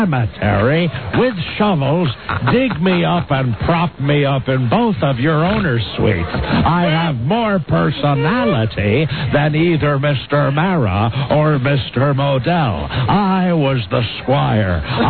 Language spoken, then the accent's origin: English; Canada; born there; of course, I am Canadian by birth